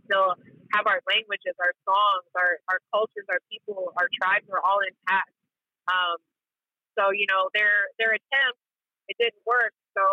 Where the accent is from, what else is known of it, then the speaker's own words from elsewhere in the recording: Ames, Iowa, United States; You know, I'm an Ames baby. I grew up in Ames. You know, my parents were in Ames.